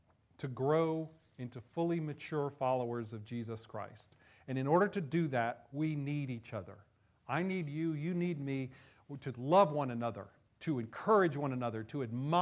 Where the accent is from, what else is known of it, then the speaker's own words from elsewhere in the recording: New Jersey, United States; I grew up in New Jersey.